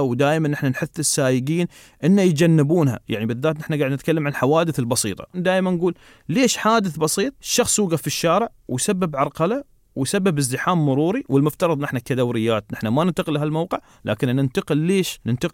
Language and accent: Arabic; United Arab Emirates; عندنا في الإمارات